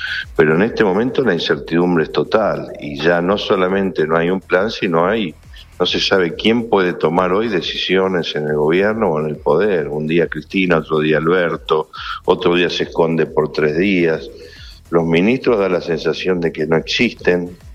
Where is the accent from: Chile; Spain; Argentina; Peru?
Argentina; Santa Fe; no teníamos por qué financiar la AFIP como santafesino o el Estado santafesino